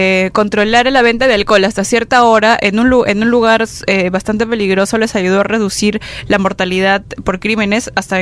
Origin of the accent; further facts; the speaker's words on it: Peru; somos, digamos, ciudadanos, somos peruanos y pertenecemos a... vivimos todos en una misma ciudad.